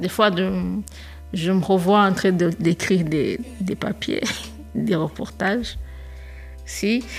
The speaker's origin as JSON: {"language": "French", "country": "Burundi", "said": "Mais déjà, je viens du Burundi, je n'ai pas fait mes études ici."}